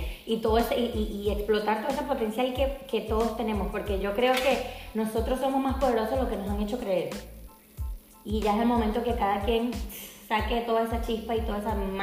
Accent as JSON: {"language": "Spanish", "country": "Venezuela", "said": "somos mujeres y porque somos venezolanas y latinas"}